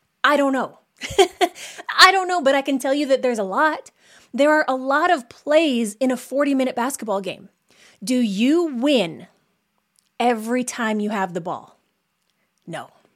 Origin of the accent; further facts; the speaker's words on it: Saskatchewan, Canada; I was from Saskatchewan, Canada